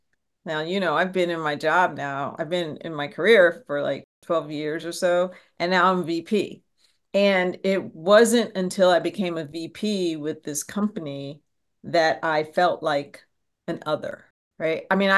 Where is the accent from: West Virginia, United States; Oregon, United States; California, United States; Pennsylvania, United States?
Pennsylvania, United States; and we grew up in a suburb of Philadelphia, and friends, very diverse